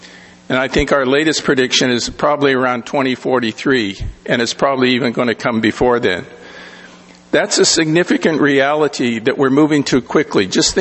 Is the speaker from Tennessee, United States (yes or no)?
no; Boston, Massachusetts, United States; which applies to people around the country and certainly in my hometown of Boston.